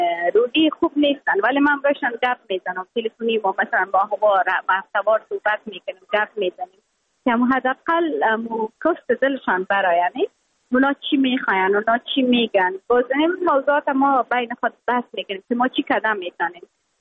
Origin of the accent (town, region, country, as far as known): Afghanistan